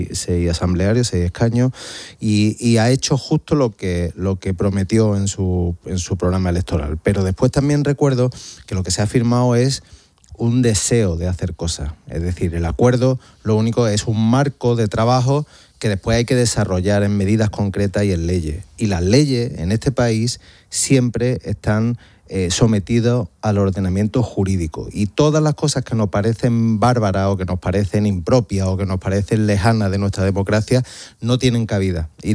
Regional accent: Andalusia, Spain; ¿Esto es prioridad regional? Lo digo como andaluz

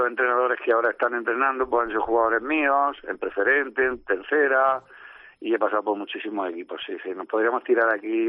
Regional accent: Murcia, Region of Murcia, Spain; porque somos todos de Murcia

